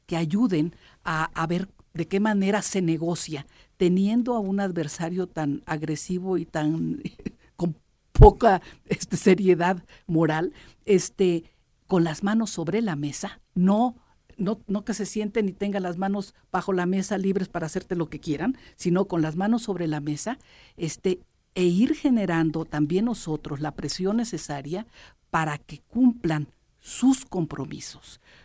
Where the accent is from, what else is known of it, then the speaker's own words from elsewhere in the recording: Mexico; yo de veras lo lamento como mexicana